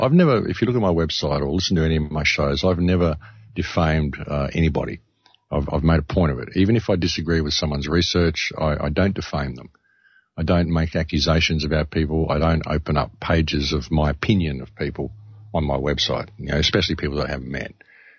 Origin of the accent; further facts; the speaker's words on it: Australia; You know, I'm an Australian. We swear a lot.